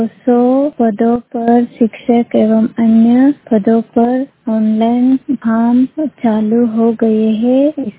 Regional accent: Manjrada, Madhya Pradesh, India; मैं बड़वानी जिले के ग्राम मंजराड़ा की निवासी हूँ।

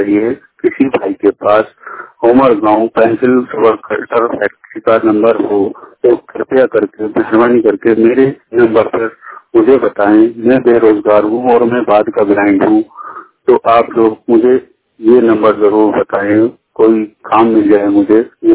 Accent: Moradabad, Uttar Pradesh, India; मैं जिला मुरादाबाद का रहने वाला हूँ

